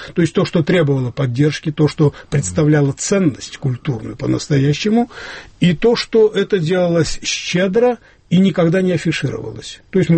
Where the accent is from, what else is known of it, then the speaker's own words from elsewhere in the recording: Imereti, Georgia; Это Верхнее Имеретье, откуда родом из под Сачхерию родная деревня Иванишвили, а, так скажем, птичьего полета, моя родная деревня, там, наверное, километров 40, может быть, между ними.